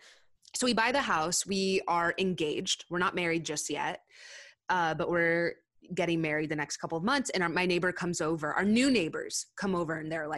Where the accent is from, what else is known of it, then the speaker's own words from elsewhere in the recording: California, United States; like I'm from Southern California, and also like, you know, my family's in parts of Texas